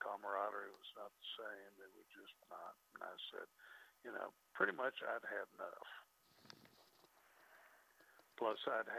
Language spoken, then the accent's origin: English; Augusta, Georgia, United States; Because he asked me where I was from, and I said, well, you know, Augusta, Georgia.